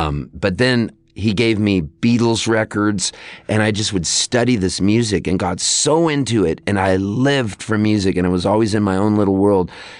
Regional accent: Pasadena, California, United States; also born or lived in Canada; Well, we moved from Canada when I was a kid to Pasadena.

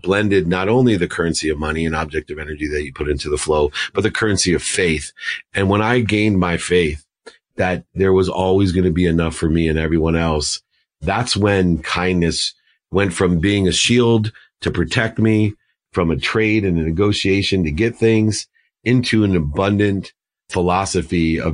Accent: Ohio, United States; So the first was the world that I grew up in Northeast Ohio of not enough

